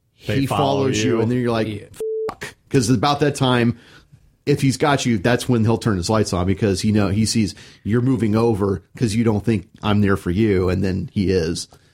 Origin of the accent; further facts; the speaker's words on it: Missouri, United States; I am from Southwest Missouri. I speak from experience.